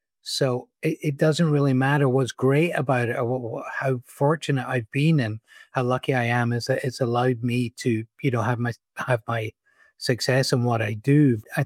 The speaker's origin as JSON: {"language": "English", "region": "Scotland", "country": "United Kingdom", "said": "And I went, no, I am Scottish. I promise."}